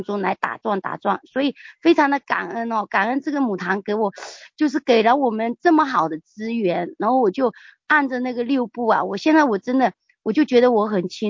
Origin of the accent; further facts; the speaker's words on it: Nanchang, Jiangxi, China; 感谢主持牧师，我是南昌的